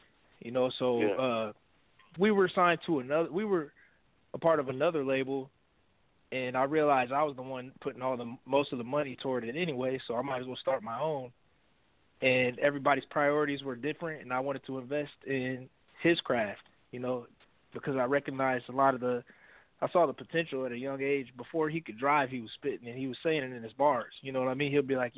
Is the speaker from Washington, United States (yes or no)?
no; Omaha, Nebraska, United States; now in Des Moines, United States; I'm out here in Des Moines. I'm from Omaha, so I'm not really too familiar with this area